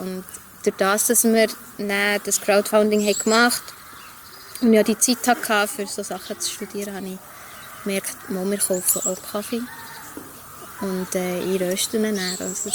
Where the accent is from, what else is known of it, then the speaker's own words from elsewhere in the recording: Bern, Switzerland; Ich bin immer noch gerne Langnauerin, wobei ich bin ja in Gol aufgewachsen.